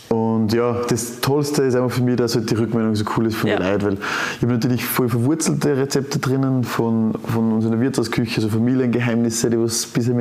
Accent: Austria; born there; So, ich bin in Österreich geboren, bin gesund

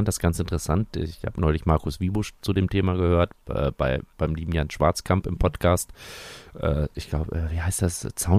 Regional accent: Bielefeld, North Rhine-Westphalia, Germany; ich komme ja aus Bielefeld

